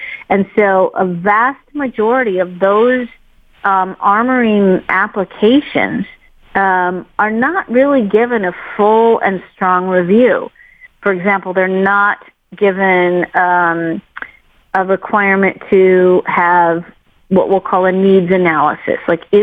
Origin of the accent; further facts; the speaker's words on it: Midwest, United States; and I grew up in the Midwest